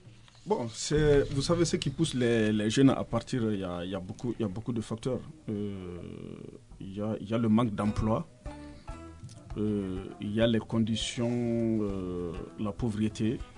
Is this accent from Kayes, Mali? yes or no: yes; Kayes, Mali; Donc c'est dire que partir, en fait, chez nous, à Kaï, c'est pas un gros problème.